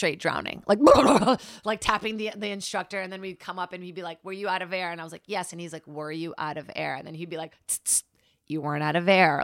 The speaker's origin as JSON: {"language": "English", "country": "Brazil", "tie": "born or raised there", "moved": "yes", "said": "I'm from Brazil, born and raised."}